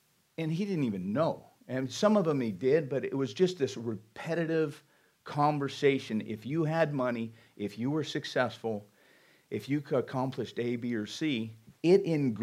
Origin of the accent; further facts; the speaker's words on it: Alpine, United States; We grew up in Alpine, or I grew up most of my life in Alpine.